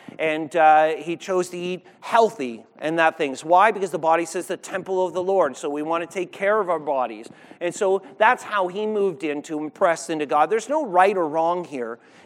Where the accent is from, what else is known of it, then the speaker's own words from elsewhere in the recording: Canada; I know you're Canadian. I'm Canadian too.